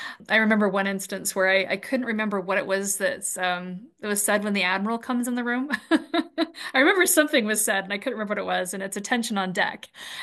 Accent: United States; I would definitely be unsafe as an American, you know, as a foreigner walking around.

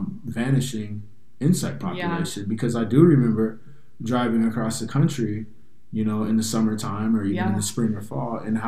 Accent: Midwest, United States; because when I grew up in the Midwest, they were so prevalent.

